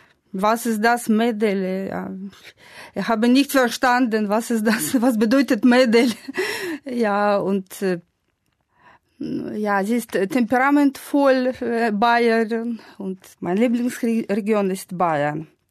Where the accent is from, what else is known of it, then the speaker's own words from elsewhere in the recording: Novosibirsk, Novosibirsk Oblast, Russia; German is a second language; Ich komme aus Sibirien, aus Westsibirien, aus der Stadt Novosibirsk. Ich wurde im Jahre 1971 geboren. Ich arbeite an der Uni, an der Agraruni in Novosibirsk.